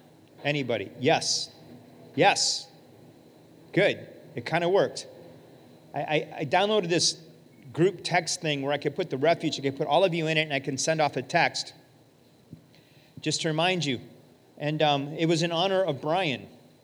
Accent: Detroit, Michigan, United States; I grew up in Detroit. This is not dangerous.

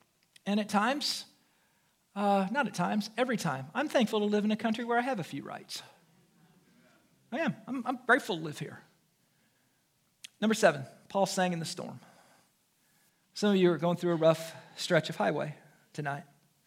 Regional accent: United States; I needed to realize that as an American, I have a right to stand in public space.

